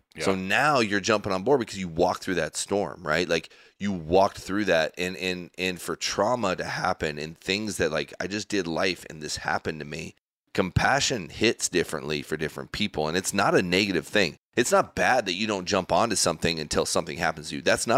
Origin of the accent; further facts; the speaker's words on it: Spokane, Washington, United States; now in Texas, United States; I'm from the Northwest. Came down here from Spokane, Washington, on the east side of the state, and border Idaho, where there's tons of my family still lives up there.